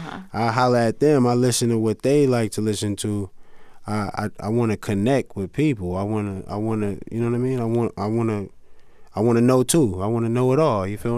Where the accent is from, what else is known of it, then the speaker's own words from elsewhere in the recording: Carson, California, United States; Fortunately for me, I'm not from the projects or anything. Like I said, I'm from Carson, California.